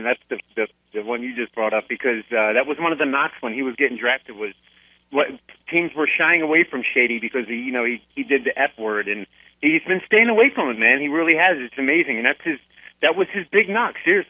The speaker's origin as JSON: {"language": "English", "town": "Fallcroft", "region": "Pennsylvania", "country": "United States", "tie": "born or raised there", "also_born_or_lived": "Philadelphia", "said": "I've been a fan since the year I was born in 1970 in Fallcroft. So, I was born in Northeast Philly, raised in Fallcroft."}